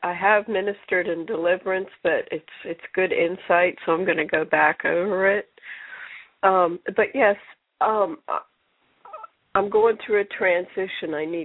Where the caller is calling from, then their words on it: Florida, United States; I'm calling from Florida.